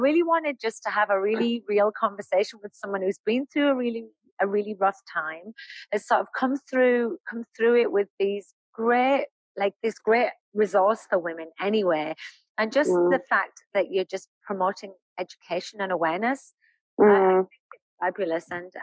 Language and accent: English; Middlesbrough, North East England, United Kingdom; now in Texas, United States; When people say that, it makes me like sigh a little bit. I'm from Middlesbrough.